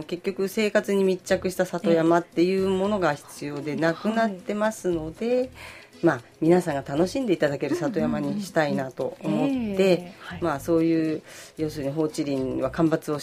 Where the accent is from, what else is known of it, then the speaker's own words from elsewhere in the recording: Tokyo, Japan; also born or lived in Uji; 出身は東京の中目黒というところです。あ、はい、そこであの生まれて育って、あの私は4代目のチャキチャキの、はい、江戸っ子というか